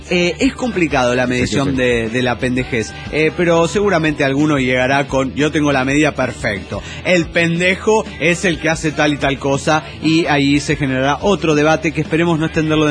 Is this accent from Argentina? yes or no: yes; Santa Fe, Argentina; de Santa Fe, Argentina.